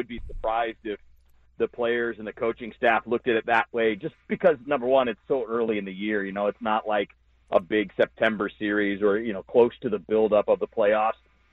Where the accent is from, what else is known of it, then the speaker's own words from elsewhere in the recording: Detroit, Michigan, United States; You know, I grew up in Detroit, actually, and I used to listen to the Cardinals games on KMOX and listen to Jack Buck when I was a little kid.